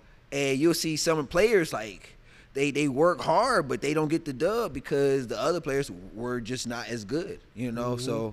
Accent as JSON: {"language": "English", "town": "Cleveland", "region": "Ohio", "country": "United States", "also_born_or_lived": "Lakewood", "said": "Well, I'm from Cleveland, Ohio. St. Clair. We moved around a lot. You know, we went from hood to hood to hood until we moved to our first suburb in Lakewood."}